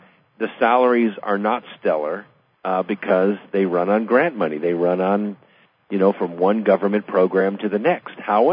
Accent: Pasadena, California, United States; when I grew up in Pasadena, and it's a busy place.

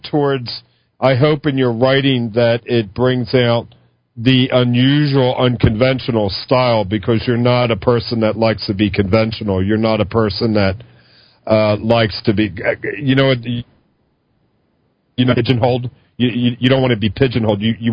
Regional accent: Philadelphia, Pennsylvania, United States; moved away; Well, I'm from Philly.

